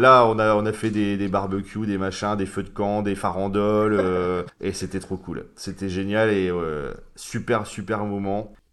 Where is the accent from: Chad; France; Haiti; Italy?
France; Hauts-de-France; on vient de faire 3 jours de fête chez moi, dans le Nord